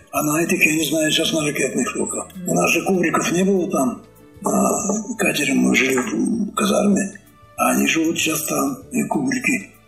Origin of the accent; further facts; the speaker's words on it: Kirov Oblast, Russia; Я сам уроженец Кировской области, туда я и в армию ходил, и пришел оттуда, и там женился.